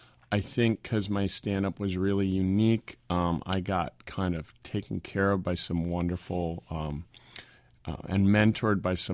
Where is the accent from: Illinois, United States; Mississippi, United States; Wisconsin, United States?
Wisconsin, United States; And it was pretty Spartan back there in Wisconsin, some of the programming.